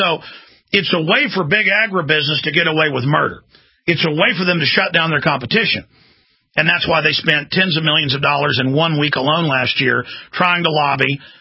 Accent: Rockwall, Texas, United States; I remember growing up in Rockwall, Texas, when it was still dry.

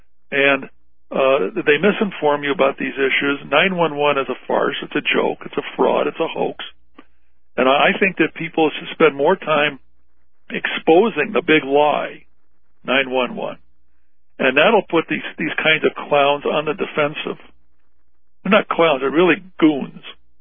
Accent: Arizona, United States; When I was growing up in Arizona, we had peace officers.

